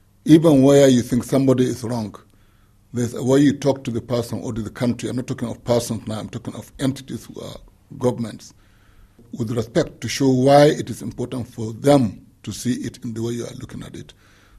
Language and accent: English; Nigeria; Let me just clarify this. I'm not talking as a Nigerian. In this regard, I'm talking as President of the General Assembly. But because I know a bit about Nigeria, I can also just make a comment